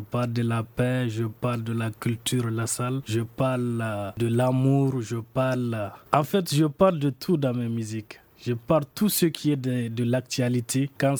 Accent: Bourem, Gao, Mali; now in Bamako, Mali; J'ai fait du théâtre chez moi à Bourem, à travers les mini-semaines, les semaines régionales.

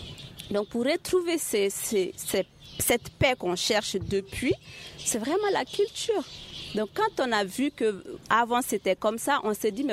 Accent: Mopti, Mali; Moi, je viens de Mopti. Et Mopti est un carrefour où se rencontrent tous les Maliens.

